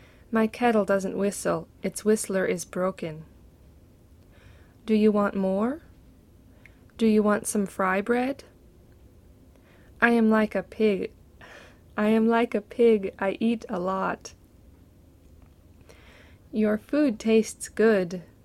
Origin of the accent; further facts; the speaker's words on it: Kodiak, Alaska, United States; born there; My family are Akiak people and white people. I was born in Kodiak. I live in Kodiak. We live in Old Harbor.